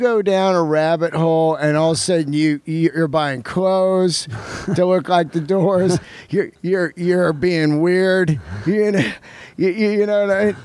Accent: San Francisco Bay Area, California, United States; I grew up in San Francisco Bay Area

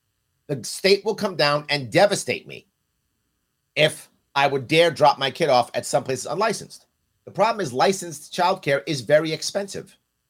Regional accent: New York City, New York, United States; And a very common thing when I was a kid growing up in the Bronx is many of the kids, particularly black girls and Puerto Rican girls when I was a kid, they would braid hair on the stoop and make money.

